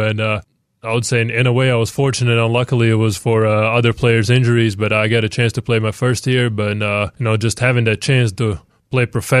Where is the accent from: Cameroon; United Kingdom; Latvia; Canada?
Latvia; English is a second language; Yeah, you know, for us, since we're a really small country, we're trying not to waste any talent that we have.